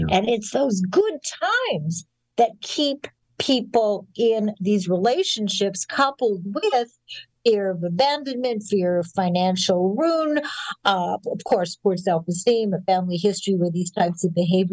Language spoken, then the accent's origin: English; Winnipeg, Manitoba, Canada; when I was a child growing up in Winnipeg, Canada